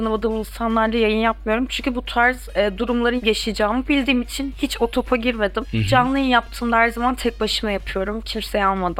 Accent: Sakarya, Turkey; Ben Sakaryalıyım.

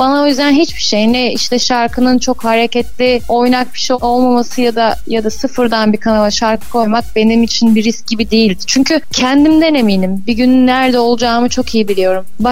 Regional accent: İzmir, Turkey; also born or lived in Konya; benim doğum yerimin Konya olması bana çok şey kattı. Çünkü doğdum, sonra tabii hemen İzmir'e taşındık. Yani birkaç yıl kaldım. Hemen İzmir'e taşındık

